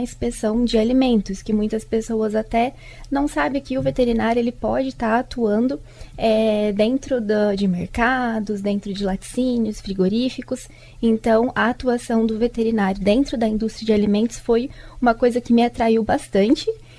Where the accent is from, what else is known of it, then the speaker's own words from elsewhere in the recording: Avaré, São Paulo, Brazil; Sou de Avaré, interior de São Paulo, e me formei como médica veterinária